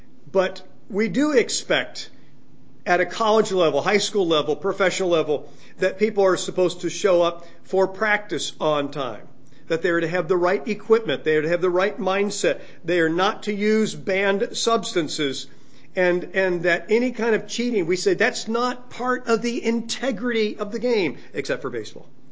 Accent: Los Angeles, California, United States; I remember as a growing up in Los Angeles and would go to Laker games.

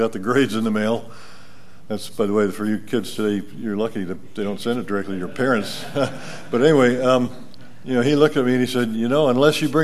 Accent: New Jersey, United States; When I was in high school, I grew up in the East, and the school I went to was a pretty highfalutin school.

